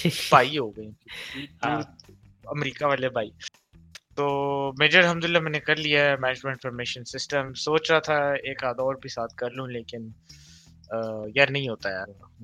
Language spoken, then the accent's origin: Hindi; Dubai, United Arab Emirates; मैं कहाँ रहता हूँ, मैं दुबई में पला पड़ा हूँ, 25 साल का हूँ और मर्डॉक यूनिवर्सिटी ऑस्ट्रेलिया का ग्रेजुएट हूँ।